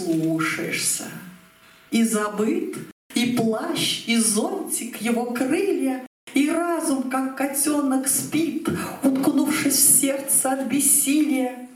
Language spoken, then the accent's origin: Russian; Nizhny Novgorod, Nizhny Novgorod Oblast, Russia; Я действительно из Нижнего Новгорода.